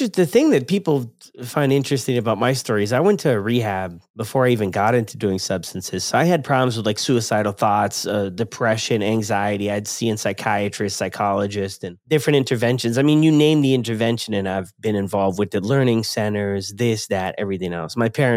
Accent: Ontario, Canada; born there; I was born in Canada. I was born here in Ontario. Actually, same town I live in now.

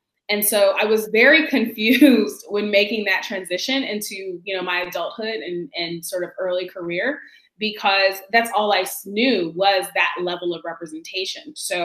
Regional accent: Seattle, Washington, United States; I had the benefit of growing up in Seattle, right?

